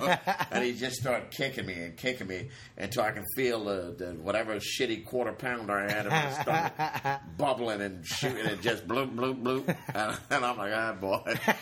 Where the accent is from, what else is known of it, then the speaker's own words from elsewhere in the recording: Philadelphia, Pennsylvania, United States; That's how we were raised in Philly.